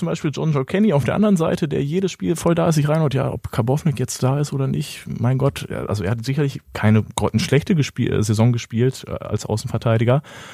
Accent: Berlin, Germany; der gibt mir überhaupt nichts als Berliner Jungen.

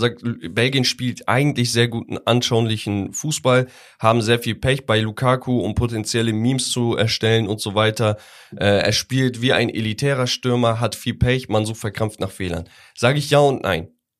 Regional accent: Turkey; Bro, sage ich als Türke sogar nein.

